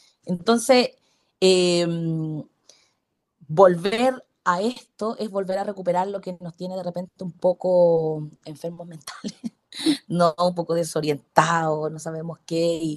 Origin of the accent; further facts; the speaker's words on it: Chile; si soy chilena y no quiero dejar de serlo.